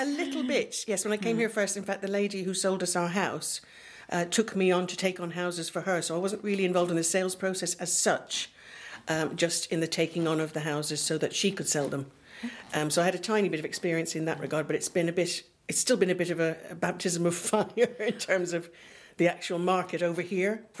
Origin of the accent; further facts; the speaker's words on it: United Kingdom; now in France; Here we're typical British